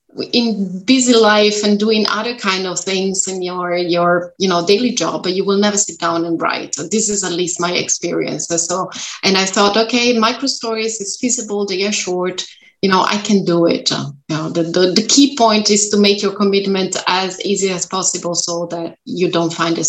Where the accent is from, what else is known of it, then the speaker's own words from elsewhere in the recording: Italy; English is a second language; moved away as an adult; now in Germany; I'm originally from Italy, but I've been living in Germany now for about 11 years.